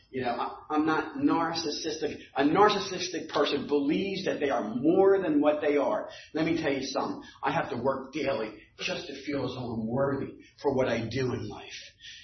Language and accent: English; New Jersey, United States; I'm from Jersey and we get tight.